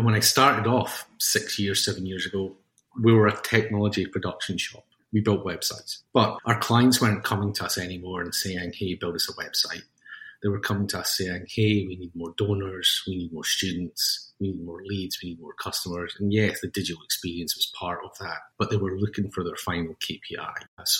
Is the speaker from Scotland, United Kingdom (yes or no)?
yes; Kirkcaldy, Scotland, United Kingdom; also born or lived in Edinburgh; now in Philadelphia, United States; But I'm obviously not from Philadelphia. I grew up in Scotland, in Kirkcaldy. I went to university in Edinburgh.